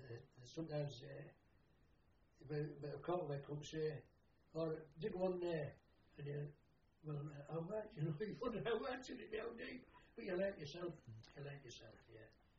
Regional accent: Scotland, United Kingdom; Because with being Scottish, and being able to go what they call guttural, the German language, loch

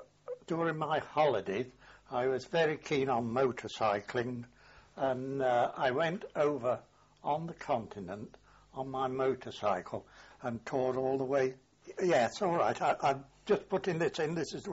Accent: Derby, East Midlands, United Kingdom; I was born on October the 18th, 1909, of English parents in Derby, Derbyshire. Went to the council school at Derby

